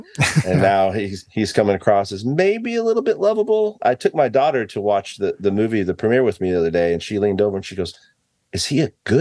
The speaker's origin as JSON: {"language": "English", "town": "Fairfax", "country": "United States", "tie": "born or raised there"}